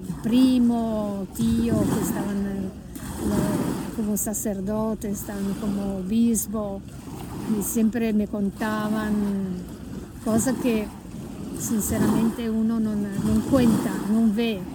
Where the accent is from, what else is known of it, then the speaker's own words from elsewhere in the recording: Milan, Lombardy, Italy; born there; accent: Italian; Spanish is a second language; Yo nací por eso, al norte de Italia, en Milano.